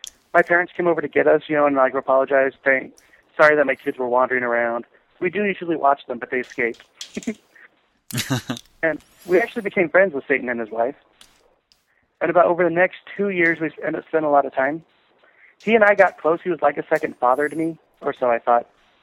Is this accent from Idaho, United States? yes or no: yes; Mountain Home, Idaho, United States; now in Boise, United States; Yeah, I'm originally from Mountain Home, Idaho, and now I'm living in Boise, Idaho, which is the capital.